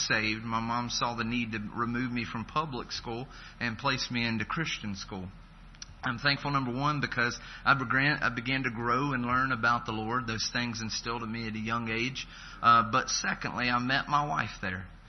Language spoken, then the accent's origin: English; Riverdale, Georgia, United States; I grew up and born and raised in the Atlanta area, so I certainly feel like home here.